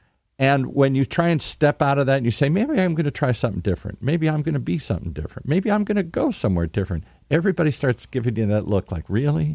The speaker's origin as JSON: {"language": "English", "region": "Midwest", "country": "United States", "tie": "born or raised there", "said": "I grew up in the Midwest. You did not."}